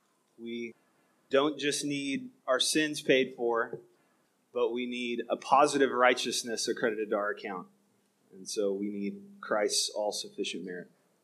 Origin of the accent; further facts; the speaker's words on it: Hutchinson, Kansas, United States; So I grew up in Hutchinson, just down the road.